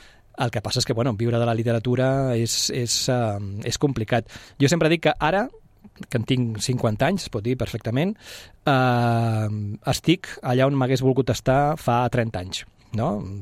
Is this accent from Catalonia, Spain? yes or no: yes; Sabadell, Catalonia, Spain; moved away as an adult; now in Vilanova i la Geltrú, Spain; nascut i vaig veure fins als 25 anys, quan em vaig casar i me'n vaig anar a Vilanova i la Geltrú. Però jo sempre dic que sóc de Sabadell. A mi quan em pregunten, jo sóc de Sabadell i d'aquí no m'hi treuen.